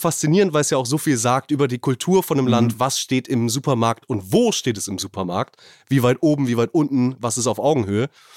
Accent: Hamburg, Germany; Ich komme ja aus dem Raum Hamburg.

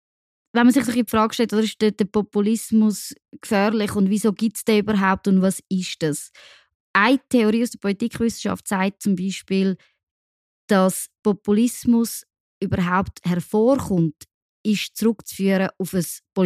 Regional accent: Switzerland; wir als Schweizer würden vertreten

